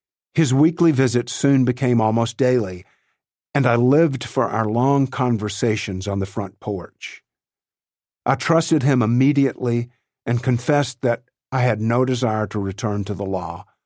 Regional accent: Dyersburg, Tennessee, United States; My mother's parents lived on a small farm 10 miles west of Dyersburg, Tennessee, my hometown.

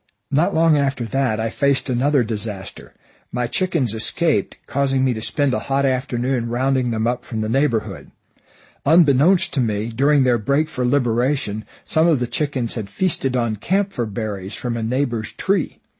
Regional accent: Florida, United States; I came up with the idea of selling watermelons by the side of the highway that ran through my hometown. This was long before Interstate 95, the big freeway that now runs through Florida.

